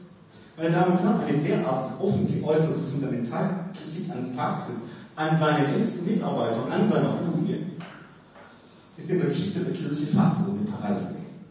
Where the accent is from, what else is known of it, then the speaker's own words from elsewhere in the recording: Rottenburg, Baden-Württemberg, Germany; accent: Swabian; Sie werden an meiner Sprache sicher merken, dass ich als Schwabe und Rotenburger bin